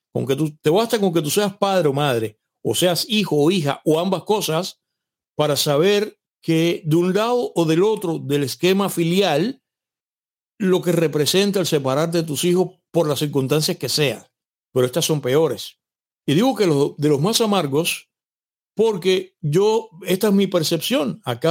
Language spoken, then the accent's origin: Spanish; Cuba; en el caso mío, que soy cubano, las conozco muy bien.